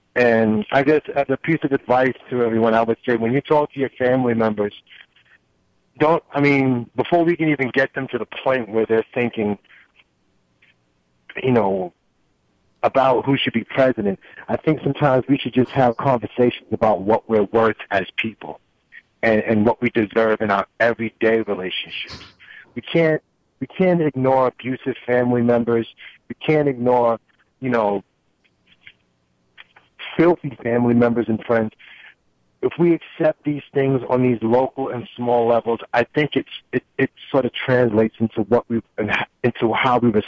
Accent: Queens, New York, United States; now in Lawrence, United States; I live in Lawrence now, and I grew up in Hollis, Queens, right? Working class, you know, basic black neighborhood, not the best, not the worst

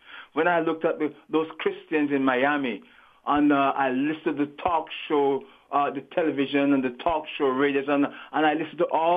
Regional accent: Jamaica; as an African growing up in the Caribbean, Jamaica to be exact, the land of Garvey.

